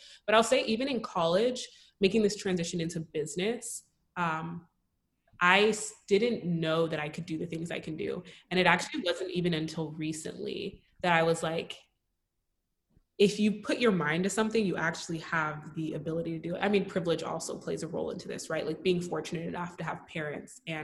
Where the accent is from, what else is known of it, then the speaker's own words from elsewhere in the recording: Nigeria; Yeah, I'm Nigerian.